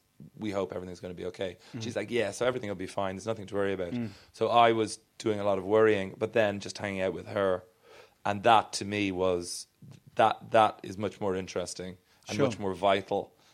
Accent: Ireland

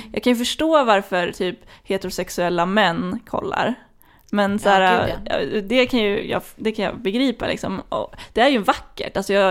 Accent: Flen, Södermanland, Sweden; jag kommer ju från Flen, det har väl ingen missat.

